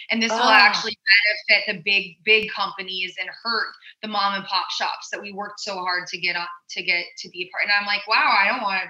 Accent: Elgin, Illinois, United States; And being that I was born and raised in Elgin, which is a suburb of Chicago, and my father is from the south side of Chicago, we had to get some Chicago roots.

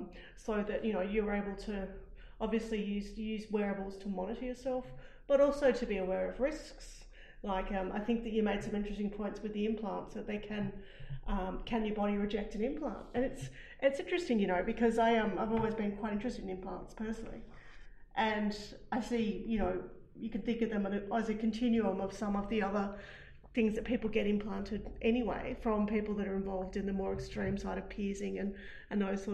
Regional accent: Australia; I'm Australian.

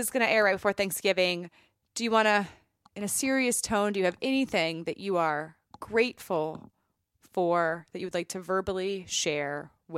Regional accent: Virginia, United States; I'm from Virginia, folks. There's a cooler in the back.

